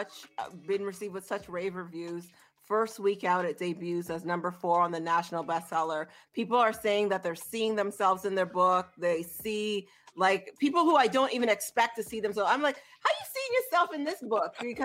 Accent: Pomeroy, Saint David, Grenada; We are St. David's Pomeroy, man. Come on now. We in country.

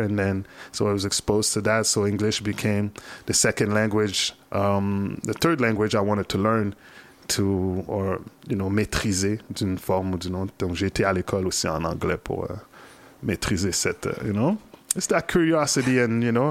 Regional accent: Montreal, Quebec, Canada; born there; I was born in Montreal, my parents are from Haiti, you know, I'm from the second generation, the wave of the second generation who came here, my father came here first.

